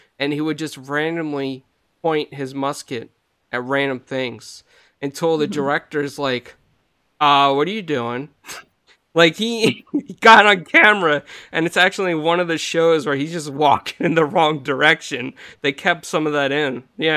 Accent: Pennsylvania, United States; where I grew up in Pennsylvania

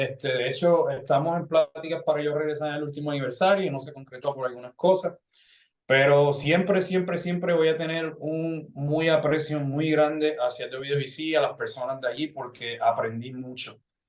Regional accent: Puerto Rico; moved away as an adult; Tienes que darte de cuenta de que yo me salí de Puerto Rico en el 2008 porque Si yo me quedaba en Puerto Rico, uno, me iba a volver loco.

